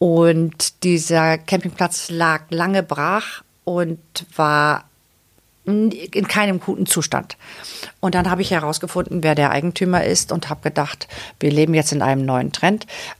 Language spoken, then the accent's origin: German; Lower Saxony, Germany; Ich bin in Ostfriesland an der Nordseeküste ja groß geworden.